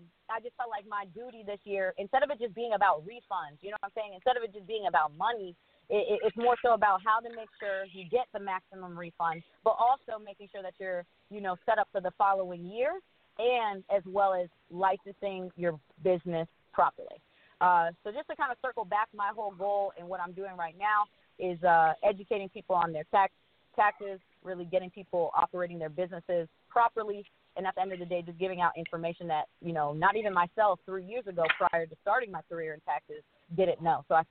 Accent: Queens, New York, United States; now in Orlando, United States; I am, of course, in the USA as well. And I reside. Well, let me put it this way. I'm from Queens, New York, but I reside in Orlando, Florida, currently.

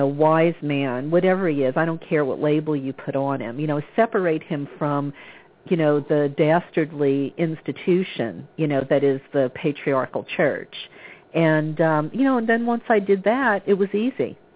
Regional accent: Bible Belt, United States; I grew up a Catholic in the Bible Belt, and I was fortunate that my family wasn't real religious.

